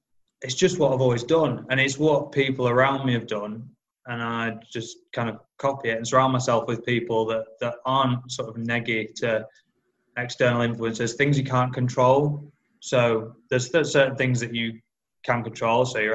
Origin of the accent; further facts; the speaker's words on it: Yorkshire and the Humber, United Kingdom; Yeah, I think it's being a Yorkshireman.